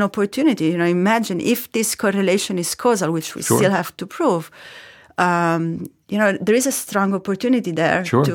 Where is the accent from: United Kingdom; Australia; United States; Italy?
Italy; Rome, Lazio; In Trastevere, in the center of Rome. Actually.